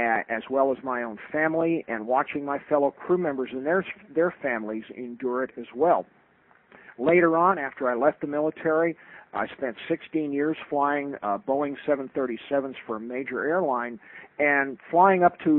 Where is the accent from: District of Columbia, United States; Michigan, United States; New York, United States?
New York, United States; New York City; I, like you, I grew up in the New York City area